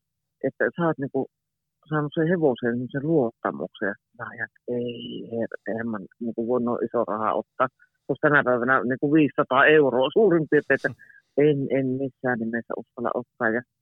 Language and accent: Finnish; Jyväskylä, Central Finland, Finland; also born or lived in Helsinki; mä oon syntynyt itse Helsingissä ja 10-vuotiaana muutettiin Jyväskylään, tai olin 10-vuotias, kun muutettiin Jyväskylään